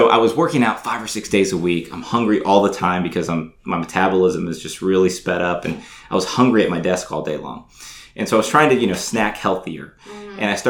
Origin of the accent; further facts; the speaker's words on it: Tampa, Florida, United States; now in Charleston, United States; I grew up in Tampa. I never left. I went there for school. I never thought I would leave.